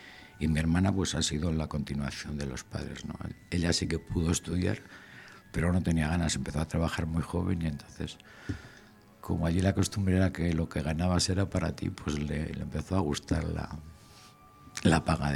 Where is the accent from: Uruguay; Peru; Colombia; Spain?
Spain; Sardón del Duero, Castile and León; Es que nací yo en el año 51, pues allí me parieron y allí crecí del año 51, digo. Nacimos en Sardón del Duero.